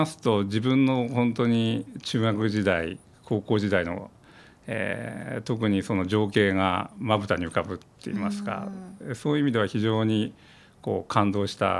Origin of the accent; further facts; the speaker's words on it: Nanto, Toyama, Japan; 私は南砺の、まあ、以前は稲見 って言いましたけども、そこを出身ですけれども